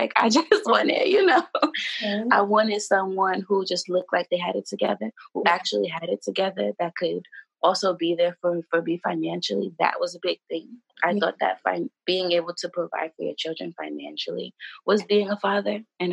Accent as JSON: {"language": "English", "region": "New York", "country": "United States", "said": "I also work in child welfare. I'm from New York."}